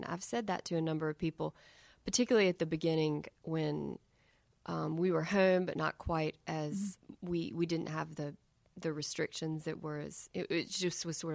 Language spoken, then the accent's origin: English; Charlotte, North Carolina, United States; Gosh, growing up in Charlotte was great. It was a different city than it is today in a lot of ways.